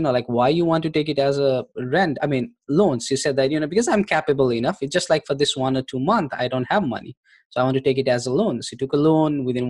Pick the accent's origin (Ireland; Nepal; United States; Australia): Nepal; I'm from Nepal.